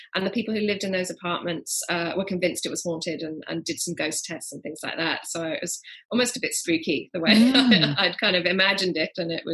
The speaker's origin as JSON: {"language": "English", "region": "England", "country": "United Kingdom", "tie": "born or raised there", "said": "The town I grew up in England dates back to about the 12th century"}